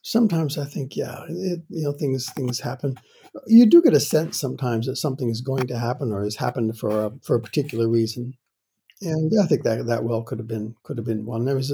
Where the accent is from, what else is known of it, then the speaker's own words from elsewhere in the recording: New England, United States; also born or lived in Australia; now in United Kingdom; I grew up in New England in the U.S., but I'm Australian, and okay. I'm now in the U.K.